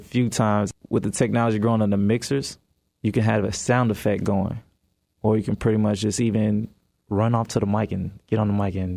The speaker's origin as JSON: {"language": "English", "town": "Chicago", "region": "Illinois", "country": "United States", "said": "I actually, when I was younger, I'm from Chicago."}